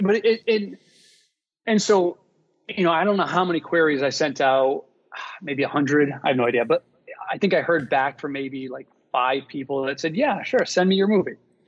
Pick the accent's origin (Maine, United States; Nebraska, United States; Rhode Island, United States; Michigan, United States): Rhode Island, United States; I mean, I was a kid from Rhode Island, man. I didn't know anybody.